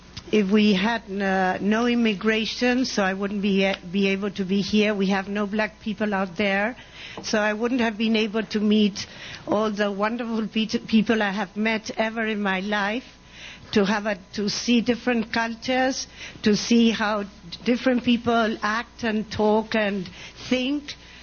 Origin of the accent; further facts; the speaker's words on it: Argentina; Hi, I'm from Argentina.